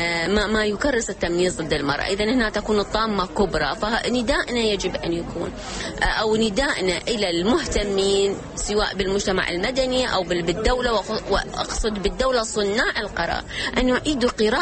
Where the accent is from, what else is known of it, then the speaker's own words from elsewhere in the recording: Iraq; إحنا مركز دراسات لحالات العنف ما عندنا بالعراق